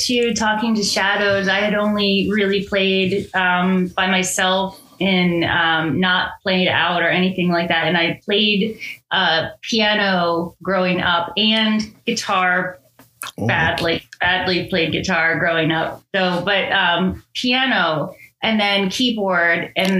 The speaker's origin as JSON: {"language": "English", "region": "Maryland", "country": "United States", "tie": "born there", "said": "So I was born about 20 minutes south of Baltimore."}